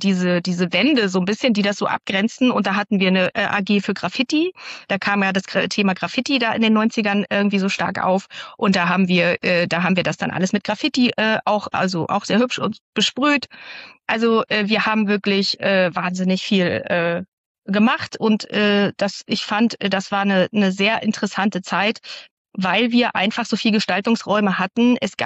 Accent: Rostock, Mecklenburg-Vorpommern, Germany; also born or lived in Neustrelitz; ich bin in Neustrelitz geboren. Da haben meine Großeltern gelebt und dann sind wir nach Rostock gezogen. Das heißt, seit ich 8 Jahre alt bin, also in der 3. Klasse, bin ich in der Südstadt zur Schule gegangen.

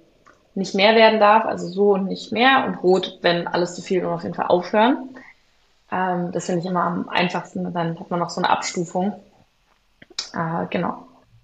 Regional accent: Berlin, Germany; Ich bin während Corona und kurz vor Corona bin ich zurück nach Berlin gezogen in meine Heimatstadt.

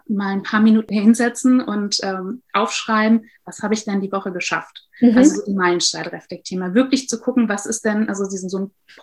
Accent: Rhineland, Germany; born there; Ich komme gebürtig aus dem Rheinland und habe es mich nach vielen Jahren wieder hier zurückverschlagen

